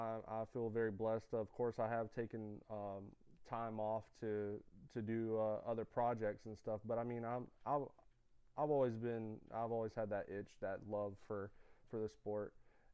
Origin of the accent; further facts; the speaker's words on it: Savannah, Georgia, United States; I waited and drove all the way back to my hometown down in Savannah the next day.